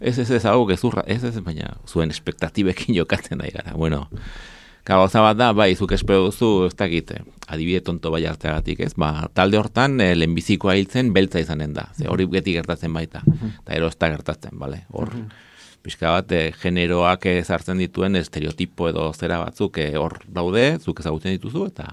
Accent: Silesian Voivodeship, Poland; accent: Silesian; nik silesieko azentua dut.

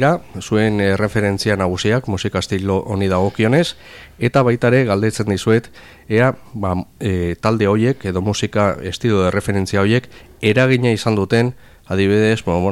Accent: Irun, Basque Country, Spain; now in Hendaye, France; ni irundarra naiz hemen endaian bizi naiz ja duela urte asko

